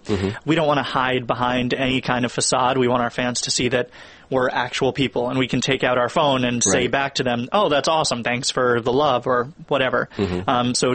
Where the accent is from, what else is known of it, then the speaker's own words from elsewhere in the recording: New York City, New York, United States; And we grew up right near Bleecker Street in New York City.